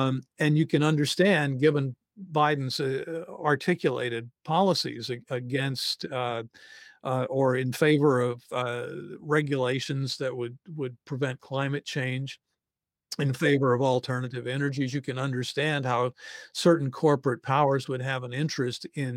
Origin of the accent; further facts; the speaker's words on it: the South, United States; contacts that I have from my youth growing up in the South, people who are still in the red states